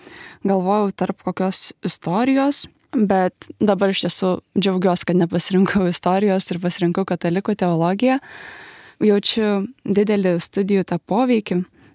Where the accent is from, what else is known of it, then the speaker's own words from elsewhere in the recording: Klaipėda, Klaipėda County, Lithuania; man 19, esu iš Klaipėdos, atvykau čia studijuoti. Esu ateitininkė.